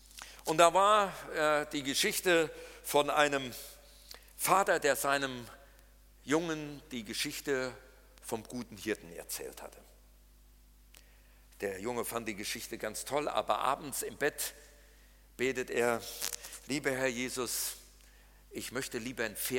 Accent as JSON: {"language": "German", "region": "North Rhine-Westphalia", "country": "Germany", "said": "Ich denke mal, manchmal bin ich so eine Hippe, so eine Ziege. Bei uns im Siegerland heißen die Hippe."}